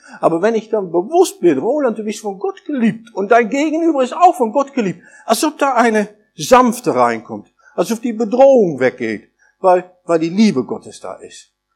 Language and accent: German; Netherlands; Ich bin Holländer